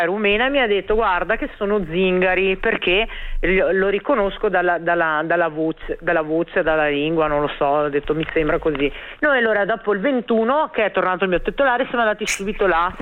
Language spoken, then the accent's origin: Italian; Sicily, Italy; anch'io sono scura, sono siciliana